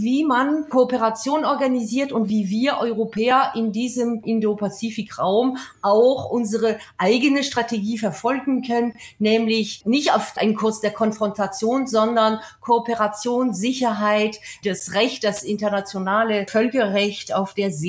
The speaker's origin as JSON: {"language": "German", "country": "France", "said": "ich spreche hier als Wissenschaftlerin, nicht als Parteiische, als Französin"}